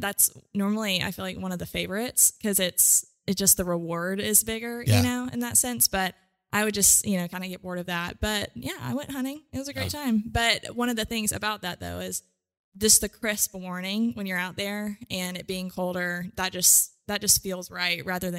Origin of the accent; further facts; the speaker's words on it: the South, United States; I grew up in the South, so went hunting as well.